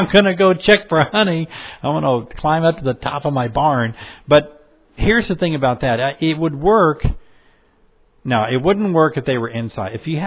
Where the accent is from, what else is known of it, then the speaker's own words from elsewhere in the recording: the South, United States; I'm from the South.